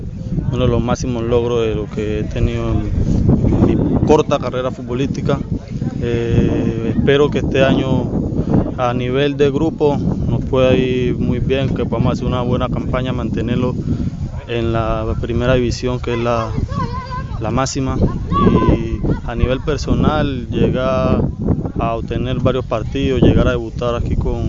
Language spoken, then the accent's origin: Spanish; Buenaventura, Valle del Cauca, Colombia; Jugaba allá en Buenaventura Fútbol Club, que es de la ciudad donde vengo, de Buenaventura.